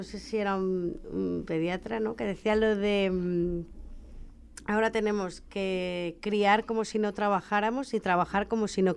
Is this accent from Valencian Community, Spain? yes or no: no; Andalusia, Spain; Entonces, que me lo den en mi tierra, pues siempre hace una especial ilusión